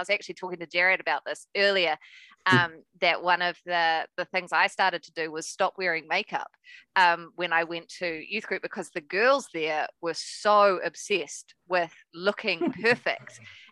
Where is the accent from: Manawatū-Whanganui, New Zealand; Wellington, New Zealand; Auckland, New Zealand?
Auckland, New Zealand; I grew up in Auckland and I worked as a youth worker on the North Shore for many years.